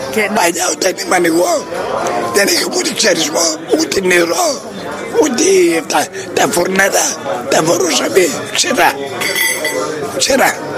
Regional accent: Stratoniki, Central Macedonia, Greece; γιατί εγώ είμαι από τη Στρατονίκη, πέφτανε τα φουρνέρια και η σκόνη ερχόταν στο χωριό μου.

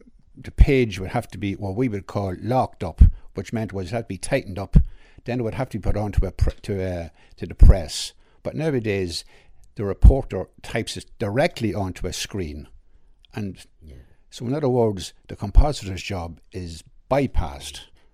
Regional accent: Drogheda, County Louth, Ireland; I started roughly in 1976. I came from Drogheda.

